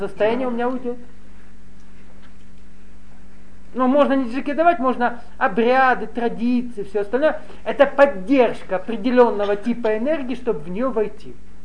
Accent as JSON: {"language": "Russian", "town": "Nalchik", "region": "Kabardino-Balkaria", "country": "Russia", "tie": "born or raised there", "said": "Извините, люди Кавказа, я вырос в Нальчике."}